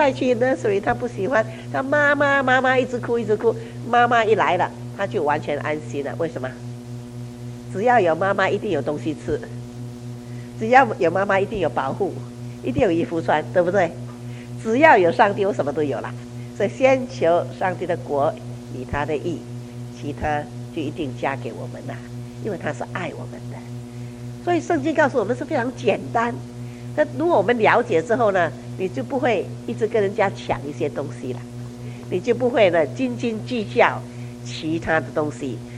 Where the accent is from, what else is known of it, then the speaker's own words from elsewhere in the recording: China; 其实都是我们中国人本来知道